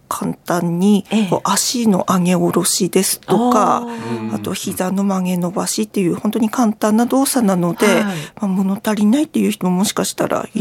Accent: Tsugaru, Aomori, Japan; 出身は津軽市、旧木造町です。

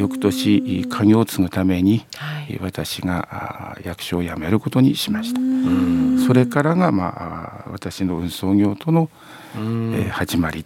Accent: Iwaki, Aomori, Japan; born there; 私は今の弘前市ですけども、セリで有名な岩木町一丁田の生まれてございます。

